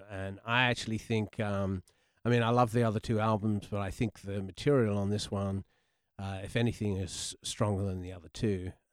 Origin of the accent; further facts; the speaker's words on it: London, United Kingdom; I grew up in London in really in the 60s.